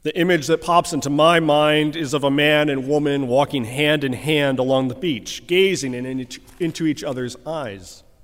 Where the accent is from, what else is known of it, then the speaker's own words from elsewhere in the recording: Cleveland, Ohio, United States; There's also the infamous Cuyahoga River near where I grew up in Cleveland, Ohio, which actually caught fire on multiple occasions.